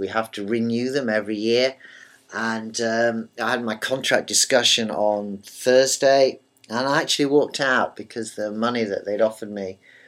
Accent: England, United Kingdom; And because I'm English, I thought, well, I won't argue.

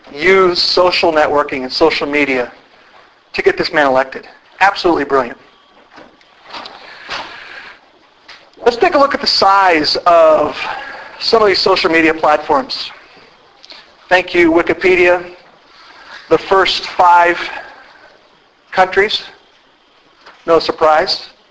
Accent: Cork, Munster, Ireland; accent: Cork; I usually start my presentations when I'm in Ireland by saying, as you can tell by my accent, I'm from Cork.

